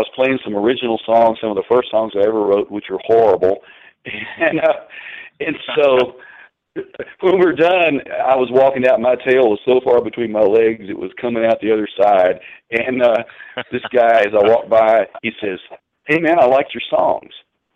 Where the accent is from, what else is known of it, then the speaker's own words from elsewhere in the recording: Beaumont, Texas, United States; there was a girl that was singing with me at the time from my hometown of Beaumont, Texas.